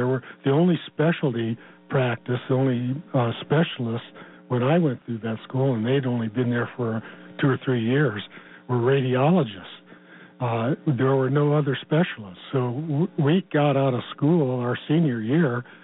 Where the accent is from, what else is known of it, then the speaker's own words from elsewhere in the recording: Arizona, United States; I grew up in Arizona.